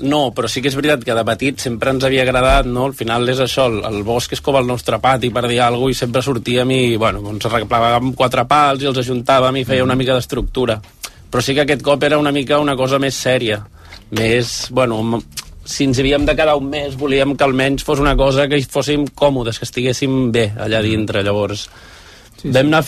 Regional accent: Mosqueroles, Catalonia, Spain; som de Mosqueroles, concretament del restaurant Can Net, de Mosqueroles

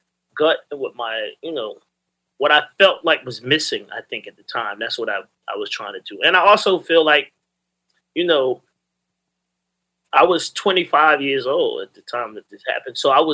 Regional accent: the South, United States; I was like, I'm from the South.

